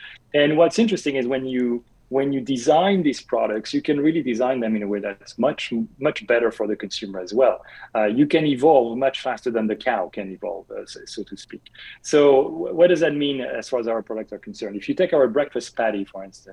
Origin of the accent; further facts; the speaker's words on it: France; English is a second language; And look, I'm French, in case you thought my accent was from Chicago. I fooled you. I'm French.